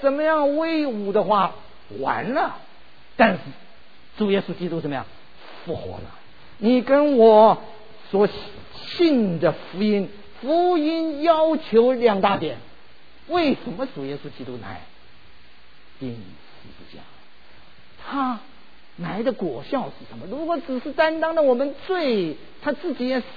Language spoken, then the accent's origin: Chinese; Shanghai, China; born there; also born or lived in Yancheng, Jiangsu; 我是生在上海，如果呢光荣一点的话，